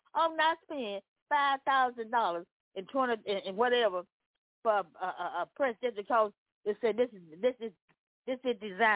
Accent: Memphis, Tennessee, United States; I'm from Memphis, Tennessee.

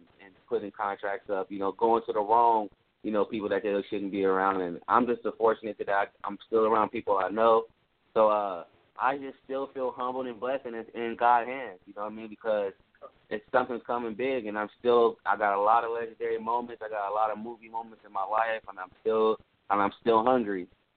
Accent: Compton, California, United States; So, just being a lot, growing up in Compton, man, was tough, but I learned a lot

